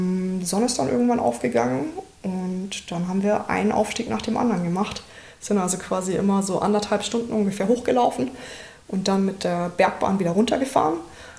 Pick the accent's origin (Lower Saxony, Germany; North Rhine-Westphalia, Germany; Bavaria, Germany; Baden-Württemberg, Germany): Baden-Württemberg, Germany; Freiburg; Also wie gesagt, ich komme aus Freiburg.